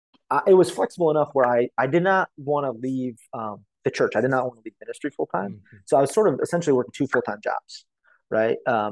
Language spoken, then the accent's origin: English; Illinois, United States; I grew up in Illinois, right? And when I left Illinois